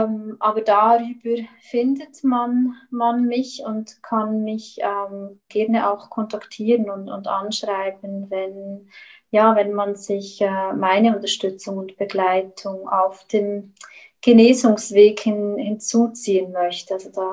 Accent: Switzerland

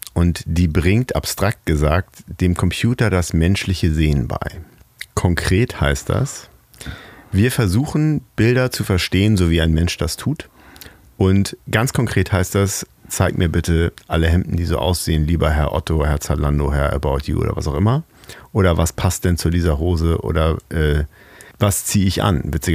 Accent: Hamburg, Germany; ich bin Hamburger

